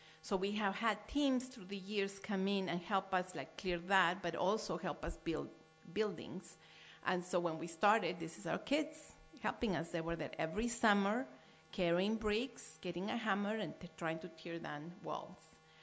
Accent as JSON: {"language": "English", "region": "Mexico City", "country": "Mexico", "tie": "born or raised there", "also_born_or_lived": "Chihuahua", "said": "I'm from Chihuahua, but I grew up in Mexico City."}